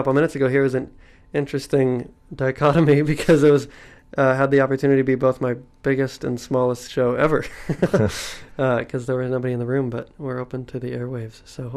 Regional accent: Washington, District of Columbia, United States; Like, I was always hoping to move to Brooklyn, because I'm from Washington, D.C.

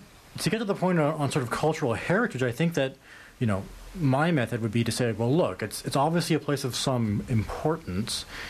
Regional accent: Canada; By virtue of being Canadian, by virtue of liking the CN Tower, do I own it?

